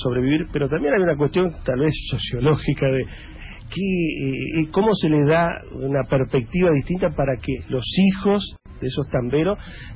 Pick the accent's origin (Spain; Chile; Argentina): Argentina; Sauce Pinto, Entre Ríos; El pueblo mío se llama Sauce Pinto. cerquita de Paraná, no. unos 25 kilómetros.